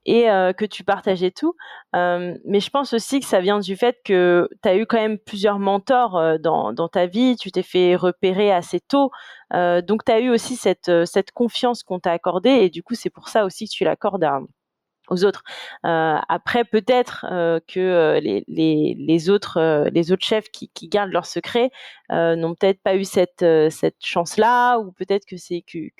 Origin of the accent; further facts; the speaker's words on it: Madagascar; ces failles culturelles qu'on a en tant que malgache